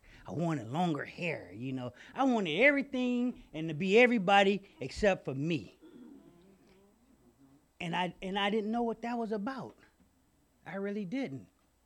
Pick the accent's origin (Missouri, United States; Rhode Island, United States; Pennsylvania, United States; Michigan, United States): Michigan, United States; Detroit; I grew up in Detroit, Michigan. And I grew up in a big, big family.